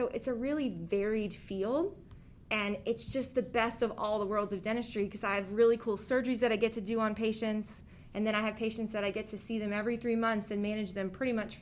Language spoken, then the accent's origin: English; Slidell, Louisiana, United States; I'm actually from Slidell, which is in Louisiana, and my entire family is LSU fans, and so they give me such a hard time anyway.